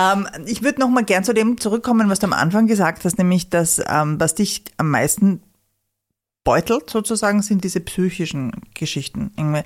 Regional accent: Salzburg, Austria; Ich bin in Salzburg aufgewachsen

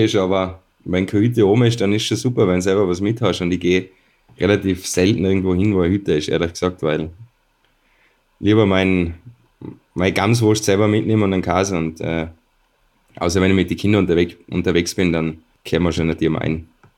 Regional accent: Austria; als Österreicher

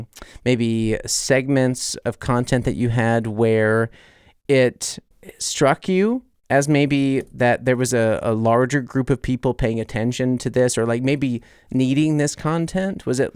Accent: United States; now in Germany; because I'm American, I have a lot of people who follow me that are not living in Germany

